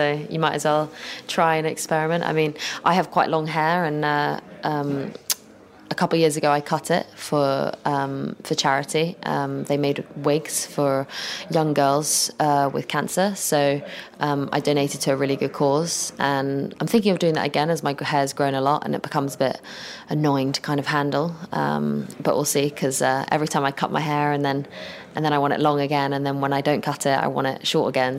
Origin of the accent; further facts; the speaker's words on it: London, United Kingdom; Yes, West Hampstead.